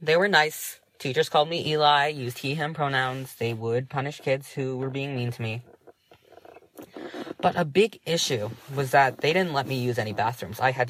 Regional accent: Massachusetts, United States; I'm 16 years old. I'm from Massachusetts

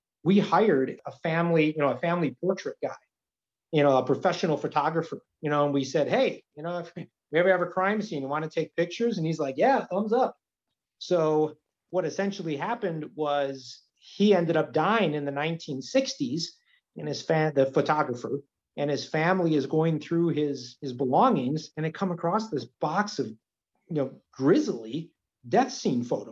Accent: Milwaukee, Wisconsin, United States; now in Green Bay, United States; And I'm a transplant from Milwaukee, so I didn't grow up in Green Bay.

